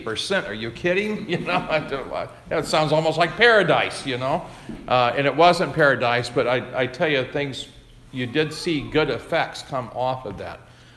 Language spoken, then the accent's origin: English; Bible Belt, United States; I grew up in the Bible Belt, and I grew up, well, I'm going to turn 70 tomorrow, so that tells you how far back it is when I was a kid.